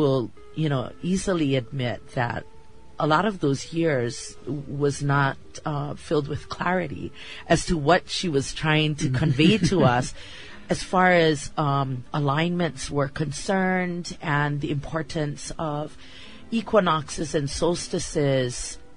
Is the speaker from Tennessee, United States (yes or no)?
no; Anahola, Hawaii, United States; I'm born and raised in Anahola, but coming out to Halele'a and Hanale, and especially to Haena, was always a treat with my grandparents.